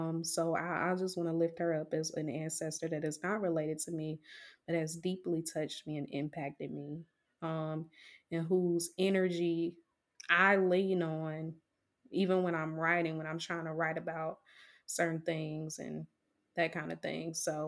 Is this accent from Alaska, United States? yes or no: no; Mississippi, United States; growing up in Mississippi, I don't know about you, Leah. I know we live in the same region of Mississippi. We're not from the Delta.